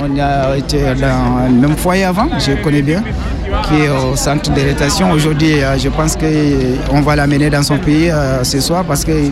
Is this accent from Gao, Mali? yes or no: yes; Gao, Mali; moved away; je viens de la région de Gao. Au nord du Mali, là où il y a la guerre